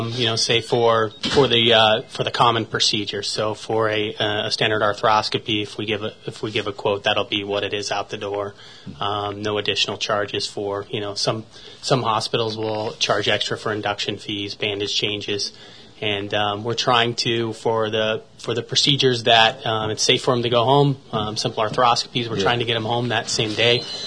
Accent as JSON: {"language": "English", "region": "Wyoming", "country": "United States", "tie": "born or raised there", "said": "I grew up in Wyoming."}